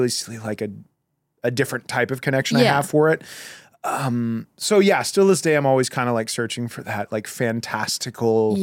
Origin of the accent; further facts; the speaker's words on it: Florida, United States; I grew up in Florida mm-hmm. and like I had great Halloweens when I was a kid